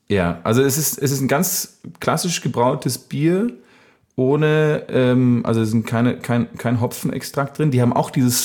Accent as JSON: {"language": "German", "town": "Bad Laasphe", "region": "North Rhine-Westphalia", "country": "Germany", "tie": "born or raised there", "said": "Ich habe ein Bier aus meiner Heimat mitgebracht. Und zwar aus dem kleinen, feinen Ort Bad Larswe, wo ich aufgewachsen bin."}